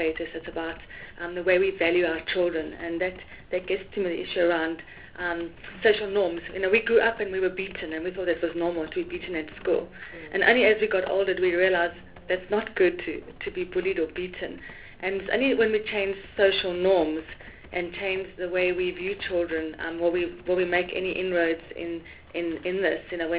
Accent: Gauteng, South Africa; now in Cape Town, South Africa; I'm from Gauteng. I worked at Kasani Baragwanath Hospital all my life until now. I'm in Cape Town.

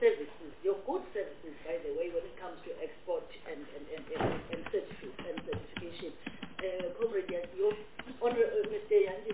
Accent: Eastern Cape, South Africa; I'm from the Eastern Cape. I think I'm talking on behalf of the rural areas in the Eastern Cape

